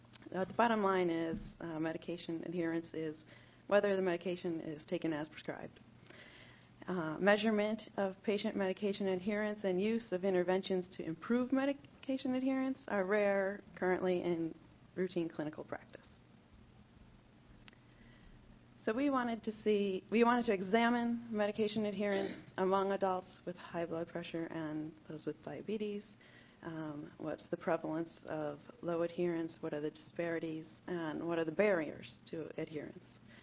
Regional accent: Colorado, United States; So, and I'm also from Colorado, so I feel compelled to say that if you want to stand up, walk around, stretch during this, feel free.

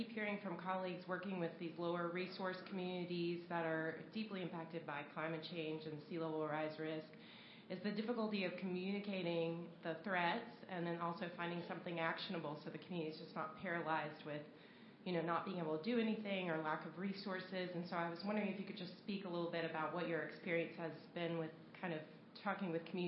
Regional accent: North Carolina, United States; from North Carolina

